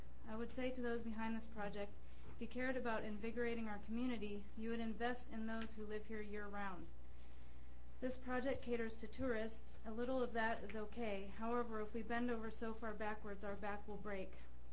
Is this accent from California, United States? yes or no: no; Bisbee, Arizona, United States; I have lived in Bisbee for 38 years. I grew up in Bisbee. I'm a mother and a homeowner within this community.